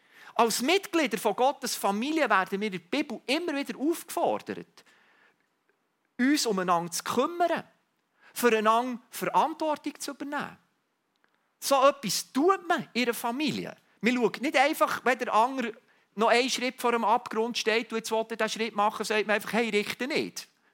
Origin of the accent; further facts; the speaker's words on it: Switzerland; Auch als Schweizer, auch wenn wir so neutral sind